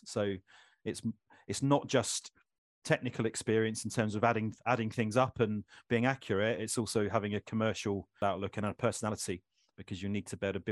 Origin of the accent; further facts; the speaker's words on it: South West England, United Kingdom; I'm from the Southwest originally.